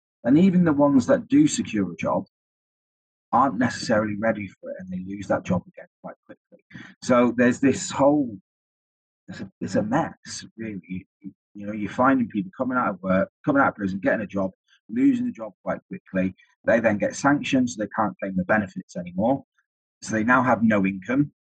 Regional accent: South West England, United Kingdom; I knew there wasn't a good Cornish pasty off it because I'm from the Southwest.

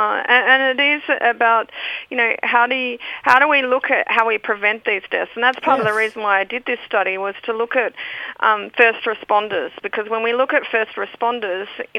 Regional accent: Tasmania, Australia; now in Melbourne, Australia; I'm a Palawar girl. I'm originally from Tasmania, but at the present time, I'm in Melbourne on the Kulin Nations.

